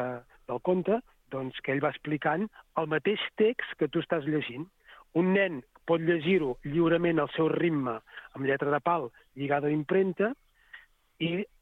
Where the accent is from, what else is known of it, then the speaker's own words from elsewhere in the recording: Catalonia, Spain; jo sóc de l'Empordà